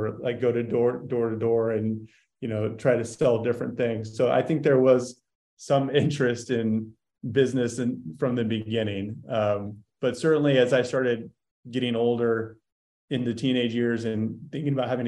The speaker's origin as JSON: {"language": "English", "town": "San Antonio", "region": "Texas", "country": "United States", "tie": "born or raised there", "lives_now": "Austin, United States", "said": "Grew up in San Antonio, Texas, and lived there through the end of high school. I moved to Austin, Texas to go to college. I got here in about 2004 and pretty much immediately fell in love with it."}